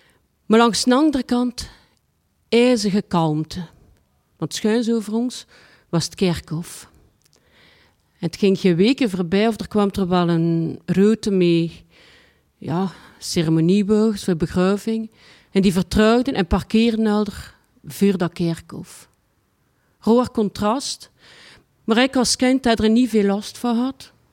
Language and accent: Dutch; Ghent, Flemish Region, Belgium; born there; 1966, de 11e april, met een geboortedatum. Ik ben geboren in Den Briel, in Gent. En mijn moeder en mijn vader die woonden op een Undelhemse Stienweg.